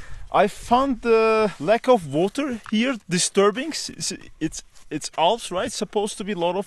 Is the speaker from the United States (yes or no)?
no; Turkey; I'm from Turkey.